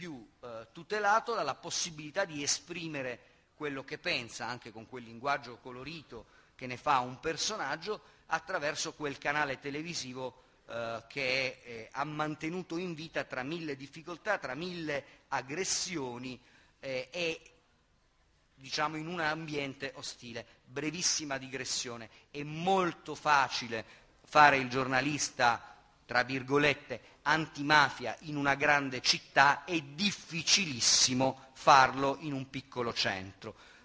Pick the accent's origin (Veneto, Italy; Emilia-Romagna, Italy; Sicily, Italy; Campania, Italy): Sicily, Italy; noi siamo siciliani anche abbastanza litigiosi